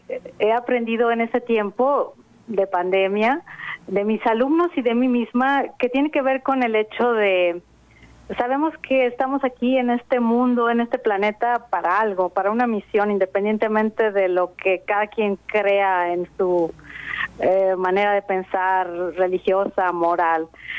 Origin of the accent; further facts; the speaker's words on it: Mexico; Yo creo que es una tarea que tenemos todos como mexicanos de valorar esto que está aquí